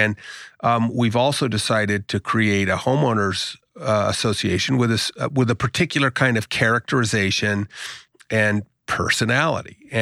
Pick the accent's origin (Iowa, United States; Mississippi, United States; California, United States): California, United States; I come from Southern California and I love the movie Chinatown